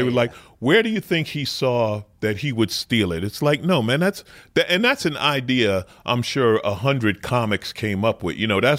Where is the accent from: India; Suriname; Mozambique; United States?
United States; Queens, New York; Yeah, I grew up in Queens.